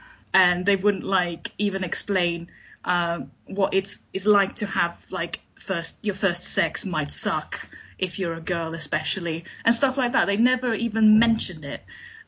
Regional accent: Sweden; English is a second language; moved away as an adult; now in United Kingdom; my accent is probably a little bit weird because I'm not British, I'm Swedish, and I've lived in the UK for about 10, 11 years now.

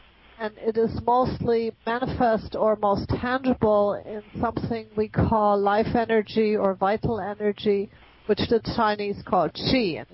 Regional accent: Germany; I grew up in Germany.

